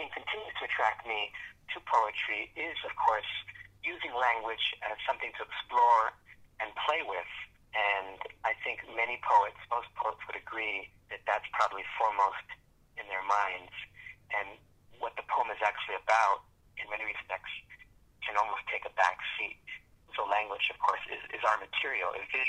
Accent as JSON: {"language": "English", "town": "San Francisco", "region": "California", "country": "United States", "tie": "born or raised there", "said": "because I grew up in San Francisco, my mother was in San Francisco, I was in Berkeley"}